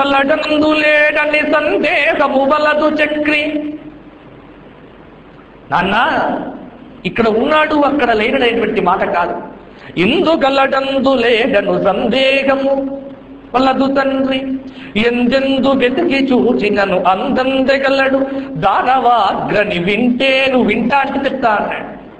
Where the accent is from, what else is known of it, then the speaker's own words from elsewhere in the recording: Dharmapuri, Telangana, India; ప్రతి నరసింహ జయంతి అక్కడ ఉంటాను, ధర్మపురికి వెళ్తాను, మా స్వగ్రామం కాబట్టి.